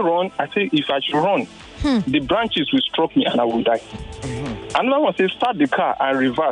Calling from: Ikeja, Lagos, Nigeria; I'm calling from High Court, Ikeja.

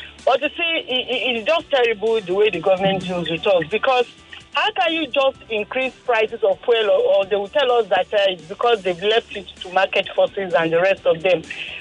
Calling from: Ibadan, Oyo, Nigeria; I'm calling from Ibadan.

